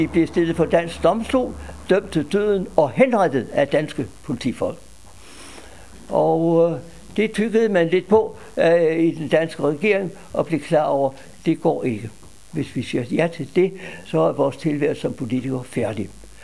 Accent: Horsens, Central Denmark Region, Denmark; Jeg befandt mig på det tidspunkt i min hjemby Horsens

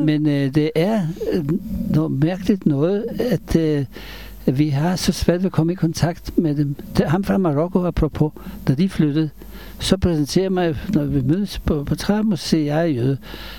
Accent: Israel; Danish is a second language; now in Denmark; Så kommer jeg fra Israel. Jeg er mig selv stadigvæk fra Israel.

